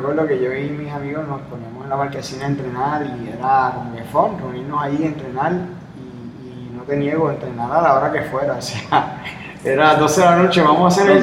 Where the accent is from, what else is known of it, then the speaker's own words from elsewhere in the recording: Carolina, Puerto Rico; me crié en un área en Carolina donde, pues, era, en esos tiempos había mucho campo, había mucha área verde